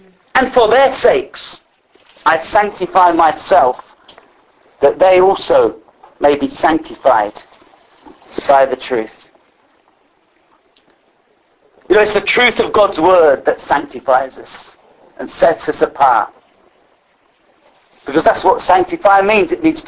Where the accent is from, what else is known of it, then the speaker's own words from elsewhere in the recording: London, United Kingdom; because I'm a Londoner, born in London